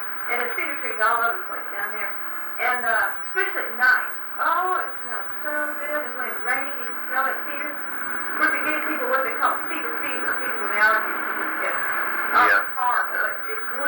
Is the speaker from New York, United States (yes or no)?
no; Wichita Falls, Texas, United States; It looks like Wichita Falls. It looks like my hometown.